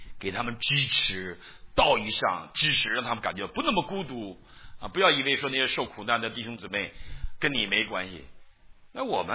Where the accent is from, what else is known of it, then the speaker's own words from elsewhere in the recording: Northeast China, China; 我们东北人治病就给你弄点苦的东西